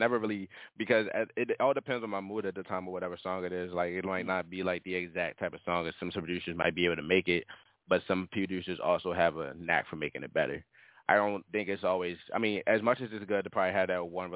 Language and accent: English; Baltimore, Maryland, United States; I'm from Baltimore, Maryland.